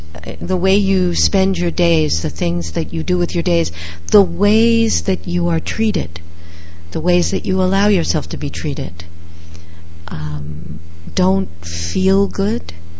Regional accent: New York City, New York, United States; now in Sarasota, United States; I am born and bred. I am a New Yorker. You know, they say, once a New Yorker, it doesn't matter where you live, you're always a New Yorker.

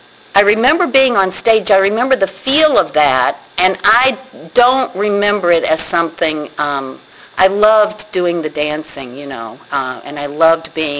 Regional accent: Louisville, Kentucky, United States; I grew up in Louisville, Kentucky. There's a lot of art there. There was, even when I was a kid.

